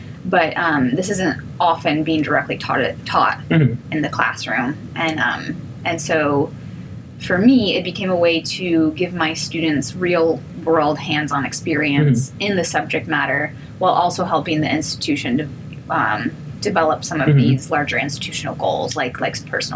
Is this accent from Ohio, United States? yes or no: yes; Columbus, Ohio, United States; also born or lived in Greenville, South Carolina; So I am originally from Columbus, Ohio, but also spend some time in Greenville, South Carolina. But I've been out here for about 10 years now, and so I do consider myself to be, you know, local-ish.